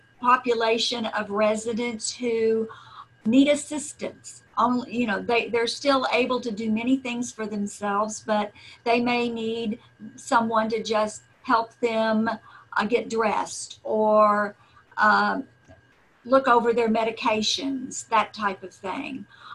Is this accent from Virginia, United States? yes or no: no; Kentucky, United States; also born or lived in Texas / Minnesota; now in Houston, United States; I was born in Kentucky. And I did live in Texas for a while in Minnesota with my father in the Air Force, and then moved back to Kentucky and spent the rest of my growing up years in Kentucky until I moved to Houston in 1984.